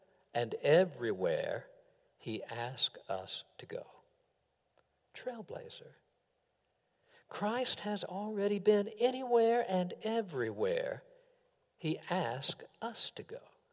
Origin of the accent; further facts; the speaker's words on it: Gladeville, Tennessee, United States; I grew up in Gladeville, Tennessee, and we didn't have a public library as such. Instead, we had a post office with one bookshelf.